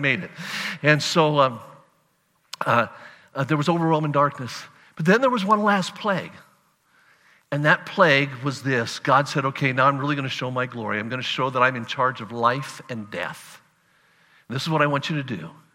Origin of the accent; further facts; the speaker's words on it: Las Vegas, Nevada, United States; And I'm a desert boy, you know, and I'm from Las Vegas.